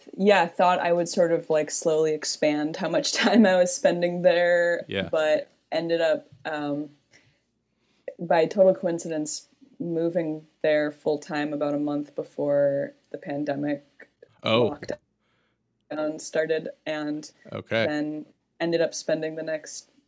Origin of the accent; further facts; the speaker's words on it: Minneapolis, Minnesota, United States; Yeah, so I grew up in Minneapolis, and my family has a cabin on Madeline Island, which is in the Apostle Islands. And so I grew up between there and Minneapolis